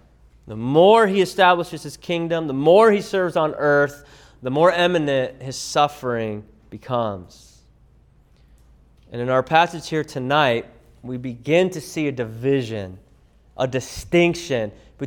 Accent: California, United States; now in Kansas City, United States; It was strange because I grew up in California my whole life. And Missouri is just very different than California.

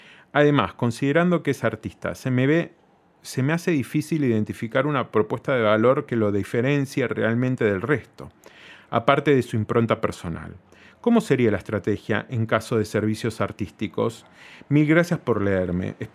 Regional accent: Trujillo, La Libertad, Peru; Soy de Trujillo, una de las ciudades más grandes del Perú, ubicada al norte.

